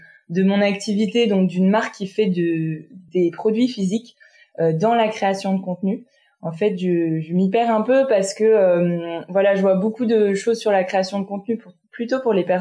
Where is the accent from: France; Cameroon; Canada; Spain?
France; je suis d'origine franco-malgache. Donc j'ai une mère française et un père malgache et j'ai grandi en France